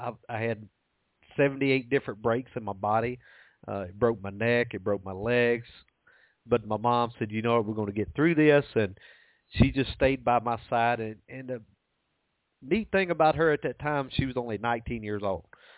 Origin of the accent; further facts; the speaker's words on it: Alabama, United States; And I was raised here in Alabama on a farm and was treated no different than any other kid.